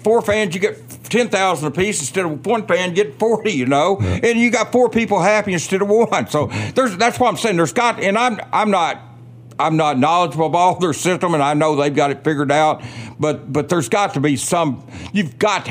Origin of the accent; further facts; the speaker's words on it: Mena, Arkansas, United States; I grew up in Mena, 46 miles north of here.